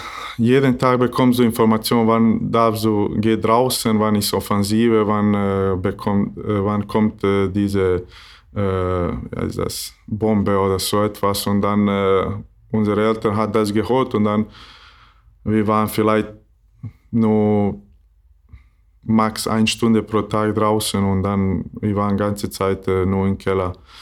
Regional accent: Maglaj, Federation of Bosnia and Herzegovina, Bosnia & Herzegovina; German is a second language; Ich bin nicht aus Doboj, weil ich bin aus Maglaj. Das ist ein kleines Ort in Mitte Bosnien. Aber habe ich in Doboj geboren, wenn da war Krankenhaus. In meiner Stadt gibt es nicht richtige Krankenhaus.

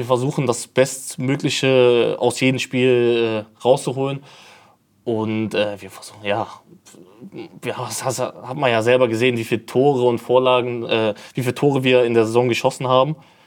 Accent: Cologne, North Rhine-Westphalia, Germany; now in Meppen, Germany; Also ich bin in Köln geboren, auch in Köln aufgewachsen.

